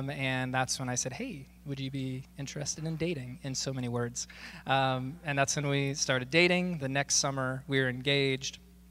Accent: Omaha, Nebraska, United States; So our story, Aaliyah and I, we both grew up, born and raised in Omaha, in Nebraska there

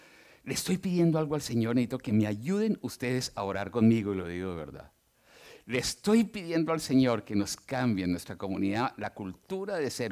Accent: Colombia; yo soy bastante serio y todo, pero yo soy muy colombiano.

